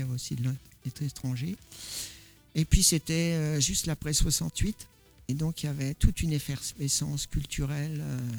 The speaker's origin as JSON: {"language": "French", "town": "La Chapelle-Lasson", "region": "Grand Est", "country": "France", "tie": "born there", "said": "je suis né dans les plaines champenoises puisque je suis né à La Chapelle-Lasson. Du côté de ma mère, on est enraciné depuis au moins le 16e siècle."}